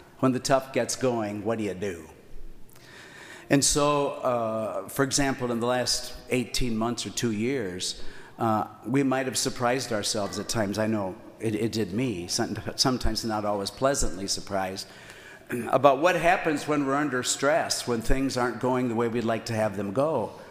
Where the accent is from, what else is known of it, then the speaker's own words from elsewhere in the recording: Missouri, United States; I'm from Missouri. You got to show me.